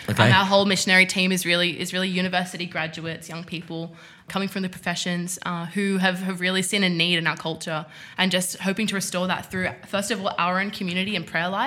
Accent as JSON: {"language": "English", "town": "Adelaide", "region": "South Australia", "country": "Australia", "tie": "born or raised there", "moved": "as an adult", "lives_now": "Sydney, Australia", "said": "So I'm originally from Adelaide. Which is in South Australia, which is down the bottom. And so I grew up there with my family, but I moved here to Sydney 5 years ago"}